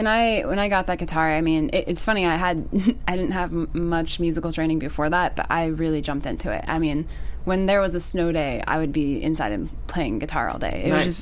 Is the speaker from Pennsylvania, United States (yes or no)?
yes; Harrisburg, Pennsylvania, United States; I grew up and born and raised in Pennsylvania, Harrisburg.